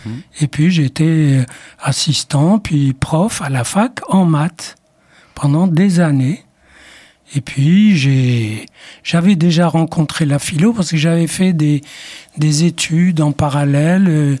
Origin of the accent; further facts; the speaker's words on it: Marrakesh, Marrakesh-Safi, Morocco; born there; first language Arabic; French is a second language; moi je suis né à Marrakech, dans la Médina. Et ma langue d'origine, ma langue maternelle, c'est l'arabe, teinté d'hébreu biblique. Ma langue culturelle, c'est la Bible. Et ensuite, j'ai appris le français.